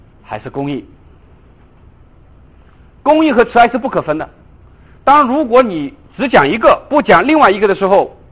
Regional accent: China; 我们中国人呢、啊？中国人有一个很好的习惯，读书非常认真。

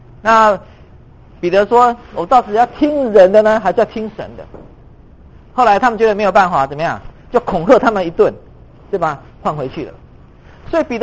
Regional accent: Taiwan; 但是呢，我从台湾来的，在台湾的选举也是一样

